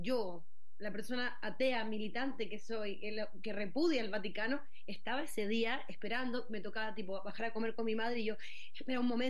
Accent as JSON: {"language": "Spanish", "country": "Chile", "also_born_or_lived": "Spain", "said": "que estoy fuera, que estoy en Chile, mi país de origen. Y tengo un pie en España"}